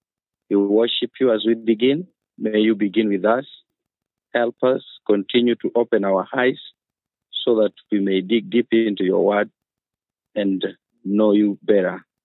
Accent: Kenya; from Kenya, pastoring a church in an island called Rusinga. It is in a town called Homa Bay County.

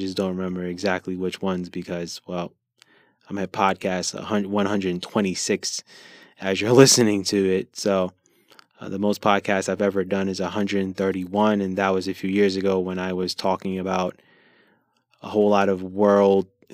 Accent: New York City, New York, United States; those happened in the place that I'm from. I'm from New York City.

